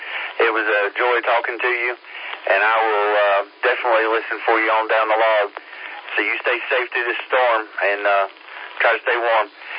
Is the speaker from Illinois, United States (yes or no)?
no; North Carolina, United States; Where I'm at, I was born and raised right here in Transylvania County, North Carolina, and I've seen it grow quite a bit in the 46 years.